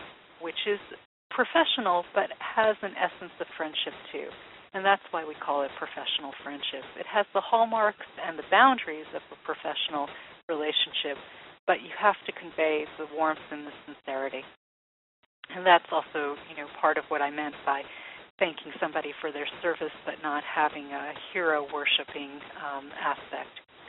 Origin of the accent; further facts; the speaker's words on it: Massachusetts, United States; And again, being that I'm from Massachusetts, today's Globe is filled with Senator Brown's revelations